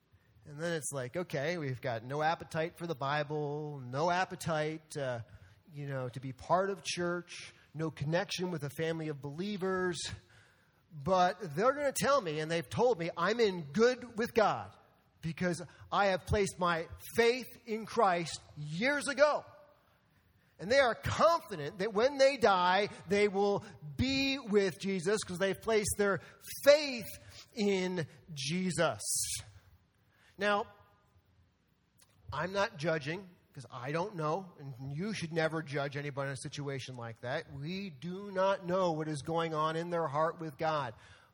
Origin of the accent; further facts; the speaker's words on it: New York, United States; because I'm a New Yorker, I just keep pushing.